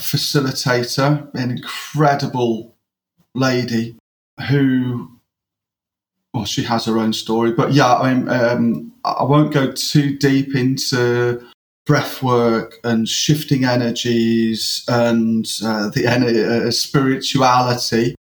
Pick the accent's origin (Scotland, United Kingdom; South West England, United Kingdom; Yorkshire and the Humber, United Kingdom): Yorkshire and the Humber, United Kingdom; I'm a Yorkshireman. Do you know what I mean? A spade's a spade. We do a day's graft, and you get paid for it.